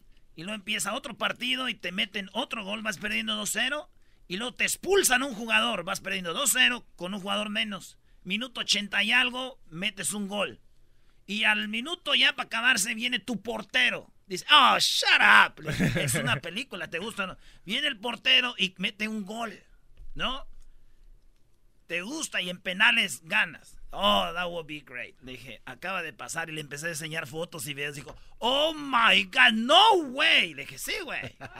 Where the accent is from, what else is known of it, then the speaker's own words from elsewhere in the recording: Michoacán, Mexico; Yo soy de Michoacán, ¿verdad?